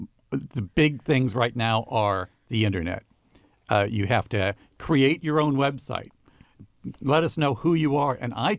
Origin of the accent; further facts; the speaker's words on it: St. Louis, Missouri, United States; I grew up in St. Louis. I worked in St. Louis. And my first job was at a TV station in Wichita, Kansas.